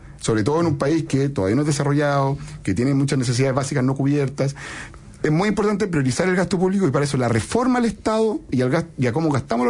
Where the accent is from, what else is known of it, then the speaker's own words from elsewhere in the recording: Chile; Acá somos chilenos ayudándonos a chilenos